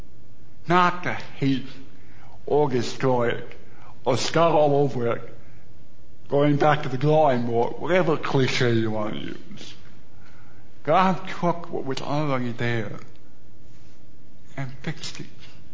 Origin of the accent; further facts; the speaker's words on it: Detroit, Michigan, United States; accent: Midwestern; I'm a Michigander by the core. I was raised in South Detroit. I never thought about being a Midwesterner, but every way I think and every way they act, and even the way I sound